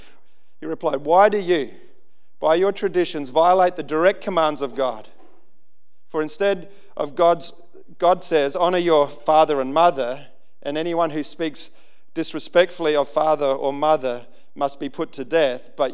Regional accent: Central Australia, Australia; I just do that out of habit of growing up in Central Australia

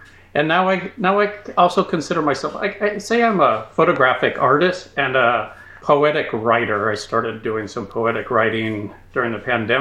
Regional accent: North Dakota, United States; I grew up in North Dakota. So we headed up to Bismarck, North Dakota.

